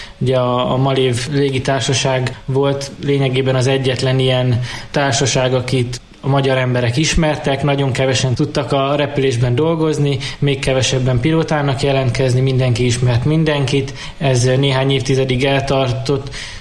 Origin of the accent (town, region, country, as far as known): Debrecen, Hajdú-Bihar, Hungary